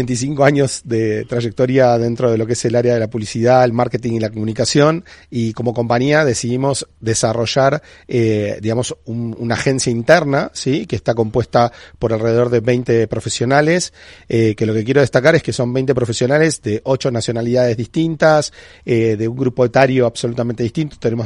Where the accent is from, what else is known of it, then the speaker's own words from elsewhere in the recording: Argentina; accent: Argentine; moved away as an adult; now in Spain; para mí como argentino, que se notará por mi acento, que vivo hace 3 años acá